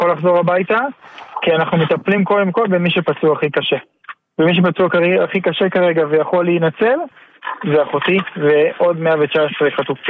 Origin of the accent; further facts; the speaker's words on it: Be'eri, Southern District, Israel; ואני מבארי, כן, אני מקיבוץ בארי, אני יד הגדר